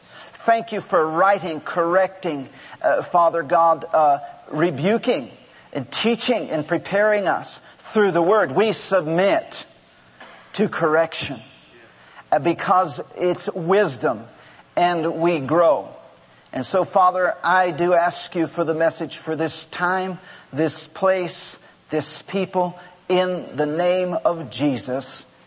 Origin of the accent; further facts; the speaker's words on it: Seattle, Washington, United States; I feel a kinship with you because I grew up in Seattle and I know the Northwest.